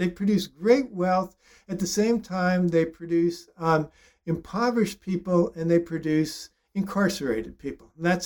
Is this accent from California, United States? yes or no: yes; Tarzana, California, United States; And that brings me back to the San Fernando Valley, which is another place where I grew up. I grew up in Tarzana, which is named after the old Edgar Rice Burroughs estate.